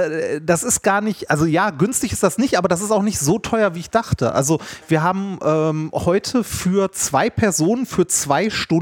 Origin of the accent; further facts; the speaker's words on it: Germany; Also da verstehe ich als Deutscher teilweise nicht mal.